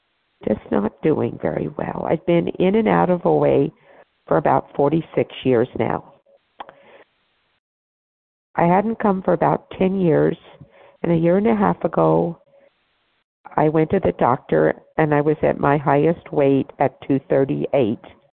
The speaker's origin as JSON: {"language": "English", "region": "Idaho", "country": "United States", "said": "Yes, it's … I'm from Idaho. I'm 79."}